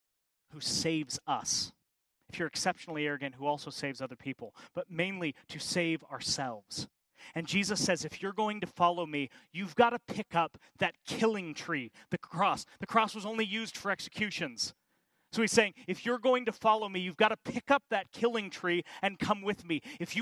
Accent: Colorado, United States; I grew up in Colorado, and if you know Colorado at all, the first half of the state is just flat.

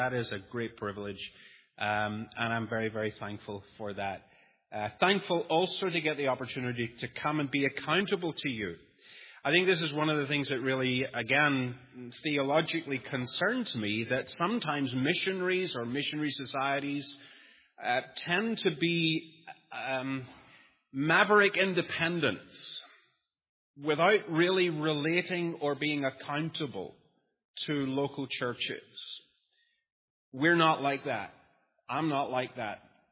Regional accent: Northern Ireland, United Kingdom; accent: Northern Irish; For those of you who don't know me, you'll think, well, it must be further afield than that, and of course it is. It's from Northern Ireland. But increasingly, my accent is changing.

